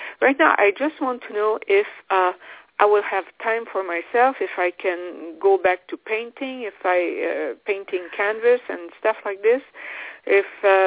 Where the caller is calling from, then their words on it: Ontario, Canada; I'm calling from Ontario.